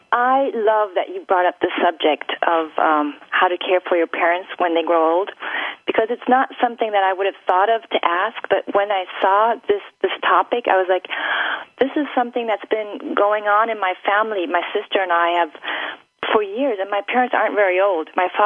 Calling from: Munich, Bavaria, Germany; I'm calling in from Munich in Germany.

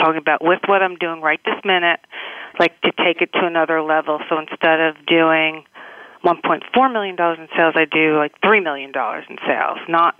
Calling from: New York City, New York, United States; I am calling in from New York City in downtown Manhattan.

